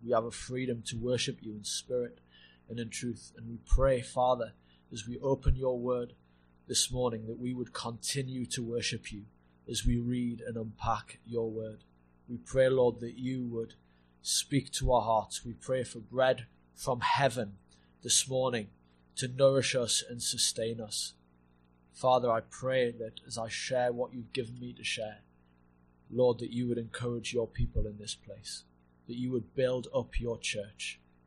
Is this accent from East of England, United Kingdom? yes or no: no; Newcastle, North East England, United Kingdom; also born or lived in Wales; I'm from the West End of Newcastle. I was born there, and I lived in Wales for about a year and a half at university, and then came back, and I'm back in the West End of Newcastle. So we live in sunny Elswick.